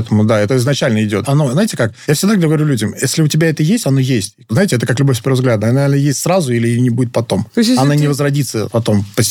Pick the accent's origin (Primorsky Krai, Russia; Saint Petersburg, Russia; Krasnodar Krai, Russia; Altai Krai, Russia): Saint Petersburg, Russia; now in Moscow, Russia; Я же из Питера приехал.